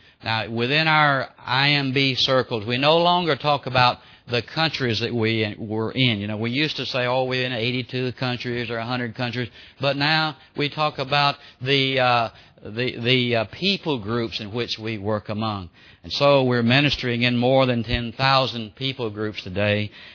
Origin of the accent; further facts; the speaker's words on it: Southern United States, United States; I'm a Southerner. I'm a deep born about as far as you can go in the South, you know.